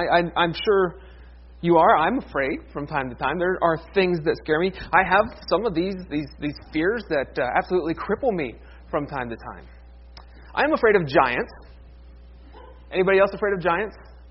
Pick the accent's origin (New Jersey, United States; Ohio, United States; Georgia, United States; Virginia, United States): Ohio, United States; This summer, Sonia and I, we went to up to my home state of Ohio